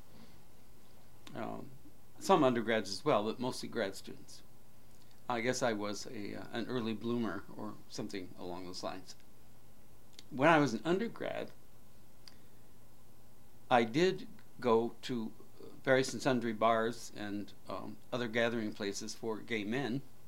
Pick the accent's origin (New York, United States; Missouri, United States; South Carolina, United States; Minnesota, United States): Missouri, United States; St. Louis; also born or lived in Detroit, Michigan / Fort Wayne, Indiana; I was born in Detroit, Michigan in 1942, and I was there till about the age of six when we moved to Fort Wayne, Indiana, where my dad was employed at the time for a couple of years, and then to the St. Louis area